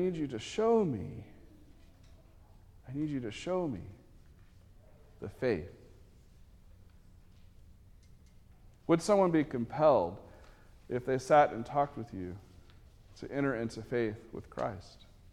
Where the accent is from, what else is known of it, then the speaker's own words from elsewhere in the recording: Texas, United States; born there; And this is, we're in Texas, so I was born in Texas, so I can claim this a little bit. I'm going to use an accent.